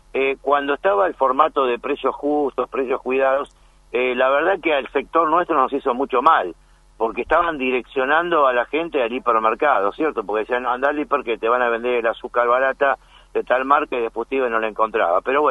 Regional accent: Morón, Buenos Aires Province, Argentina; Imagínense que yo soy de Morón

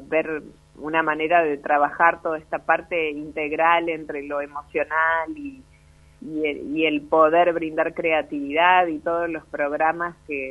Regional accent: Argentina; todos los argentinos me parecen muy solidarios

